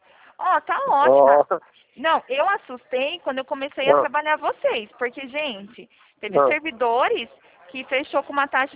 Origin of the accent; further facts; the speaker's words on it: São Paulo, Brazil; Sou de São Paulo. Na verdade, sou daqui do interior de São Paulo.